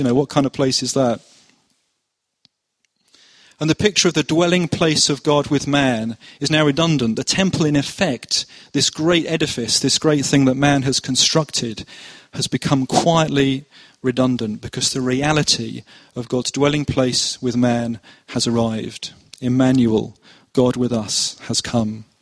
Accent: Luton, East of England, United Kingdom; I'm born and bred in Luton, so I can talk about Luton in disparaging ways.

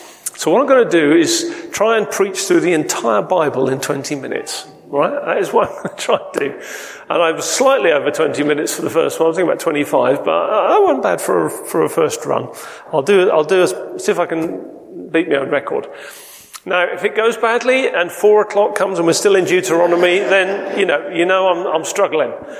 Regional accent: Lowestoft, East of England, United Kingdom; My wife is Sue. We're from Lowestoft, although we spend a fair bit of time in London now

